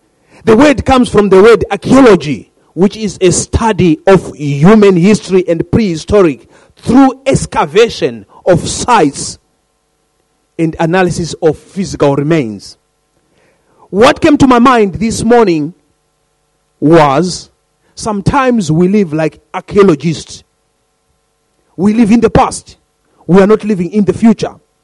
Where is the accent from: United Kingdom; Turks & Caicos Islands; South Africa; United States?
United Kingdom; East of England; the moment I said I'm from Essex, they said, oh, Essex girls.